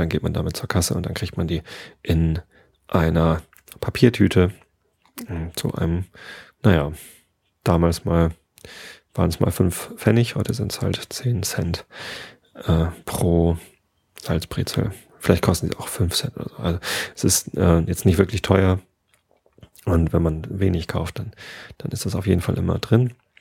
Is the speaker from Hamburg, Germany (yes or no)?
no; Wistedt, Lower Saxony, Germany; bei einem kleinen Kiosk in Tostedt, wo ich halt aufgewachsen bin. Also ich bin in Visted aufgewachsen